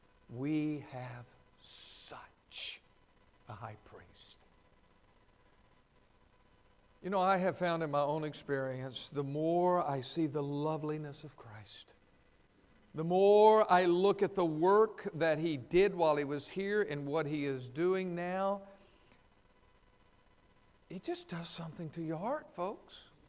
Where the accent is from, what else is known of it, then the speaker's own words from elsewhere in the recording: Louisiana, United States; And the people in the South have a tendency, me coming from Louisiana